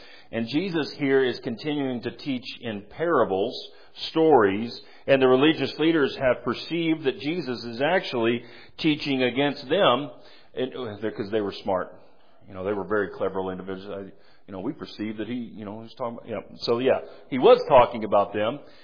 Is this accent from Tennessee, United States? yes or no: yes; Nashville, Tennessee, United States; I'm from Nashville, Tennessee, and I'm not one of those fancy songwriters, so I'm just not that clever.